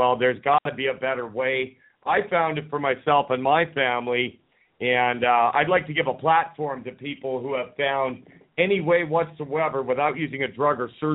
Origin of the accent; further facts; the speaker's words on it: Camrose, Alberta, Canada; born there; I was born in Camrose, Alberta, and I've lived in a lot of provinces and a few states. The majority of my life has been spent in Canada. So, you know, I'm a Canadian boy at heart, but I, you know, my dad is from Chicago